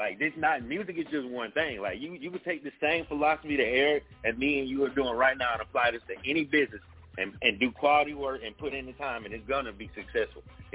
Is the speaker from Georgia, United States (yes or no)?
yes; Columbus, Georgia, United States; now in Atlanta, United States; I live in Atlanta now. I'm from Columbus, Georgia, but I moved up to Atlanta.